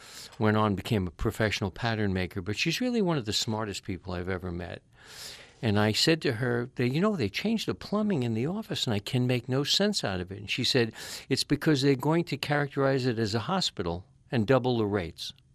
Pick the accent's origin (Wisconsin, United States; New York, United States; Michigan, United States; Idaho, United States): New York, United States; New York City; I grew up in New York City. I went through the public and free school system from kindergarten through medical school.